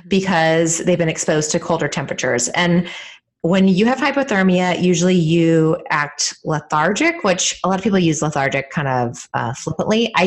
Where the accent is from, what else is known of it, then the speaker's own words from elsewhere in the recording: California, United States; also born or lived in Vermont; I'm from California originally too, so I understand like being in warm weather. And then I lived in Vermont for 4 years in medical school.